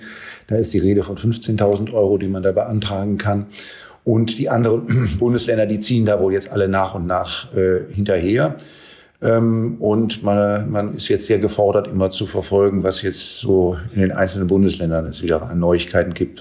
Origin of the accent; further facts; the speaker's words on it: Berlin, Germany; als Berliner